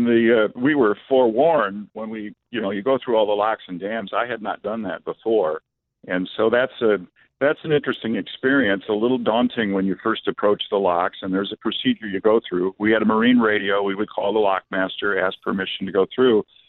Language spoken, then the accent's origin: English; Rock Island, Illinois, United States; I grew up in Rock Island, and I kind of always took the Mississippi for granted.